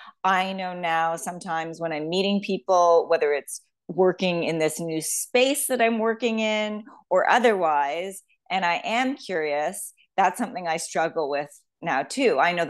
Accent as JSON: {"language": "English", "town": "Toronto", "region": "Ontario", "country": "Canada", "said": "And I'll say, Toronto, I'm from Toronto."}